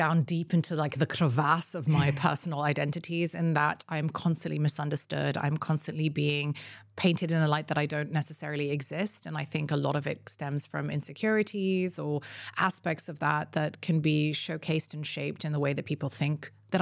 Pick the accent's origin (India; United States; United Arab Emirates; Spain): United Arab Emirates; So I'm half Emirati, half Syrian. It was probably one of the first identity markers that I announced myself